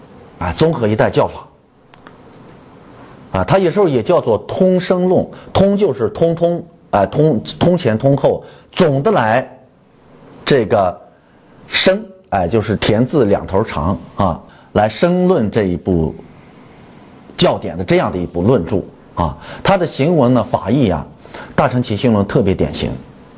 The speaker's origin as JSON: {"language": "Chinese", "country": "China", "said": "那么我们中国人还有一个心性特点是最容易相应的是什么，"}